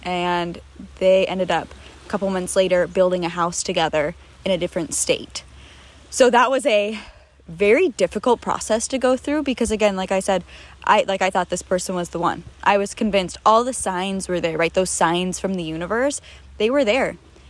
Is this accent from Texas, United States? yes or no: no; Naples, Florida, United States; I was in my hometown in the Naples area of Florida, and my rent went from $1,800 a month to $3,200.